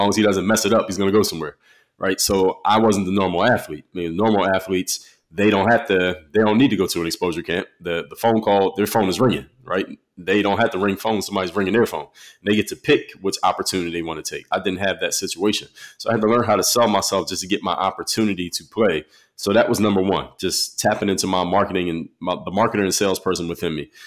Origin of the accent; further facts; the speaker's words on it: Philadelphia, Pennsylvania, United States; Grew up in Philadelphia, played every sport growing up.